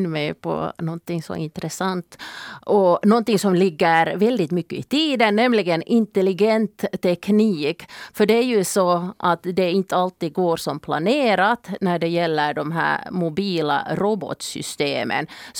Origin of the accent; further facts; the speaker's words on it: Finland; Och så tror jag starkt på att det finns en koppling här till att vi är finländare.